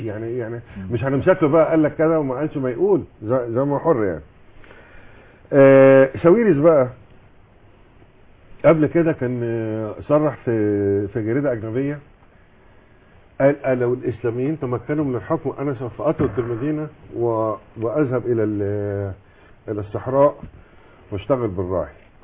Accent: Egypt; احنا مصريين

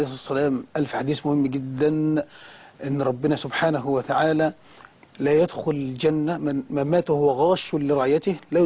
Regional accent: Egypt; خصوصا عندنا في مصر

